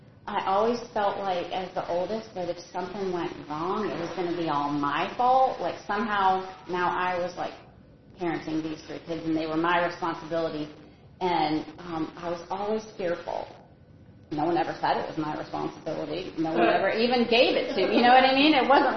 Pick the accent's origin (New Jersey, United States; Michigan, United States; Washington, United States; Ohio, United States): Michigan, United States; born there; I was born in Michigan. We were all born in Michigan, and we moved around a lot.